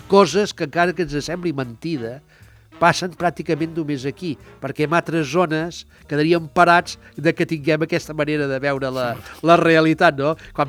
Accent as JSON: {"language": "Catalan", "town": "Olot", "region": "Catalonia", "country": "Spain", "said": "Bueno, perquè vivim, som d'Olot. Som d'Olot, sí, esclar."}